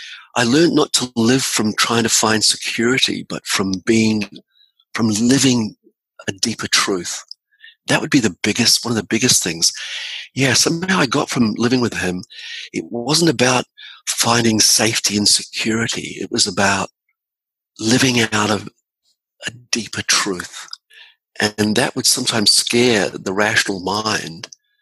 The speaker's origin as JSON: {"language": "English", "country": "New Zealand", "said": "You know, I can say I'm a New Zealander"}